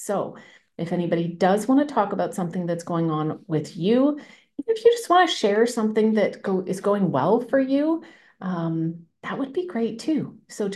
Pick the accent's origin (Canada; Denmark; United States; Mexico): Canada; Now, I'm Canadian, so we do whatever it is we do up here.